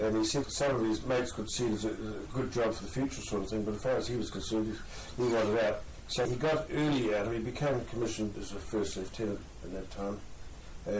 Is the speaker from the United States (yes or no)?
no; Havelock North, Hawke's Bay, New Zealand; also born or lived in Palmerston North; And I was born in Palmerston North, as I said, in 1943. But the family at that time came to Havelock North, probably would have been 44, I suppose, but when I was about one or thereabouts.